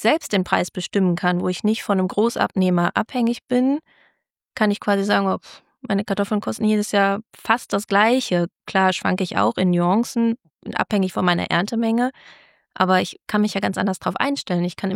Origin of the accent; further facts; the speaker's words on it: Fröndenberg, North Rhine-Westphalia, Germany; Ich glaube tatsächlich bei uns in Ostbüren ziemlich weit oben auf dem Berg, wenn man auch rüberschauen kann Richtung Stadt, aber immer noch Richtung unser Dorf Ostbüren